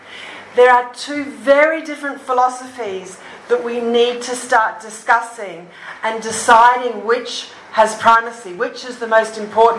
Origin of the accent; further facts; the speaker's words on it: Northern Territory, Australia; It is perhaps relevant that I grew up in the Northern Territory of Australia